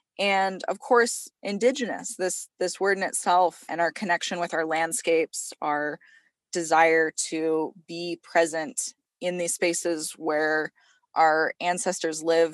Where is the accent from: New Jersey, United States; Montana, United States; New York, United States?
Montana, United States; I spent my summers on the Blackfeet Reservation pretty much as long as I can remember, but I was raised over in Northwest Montana and attended school over in Kalispell.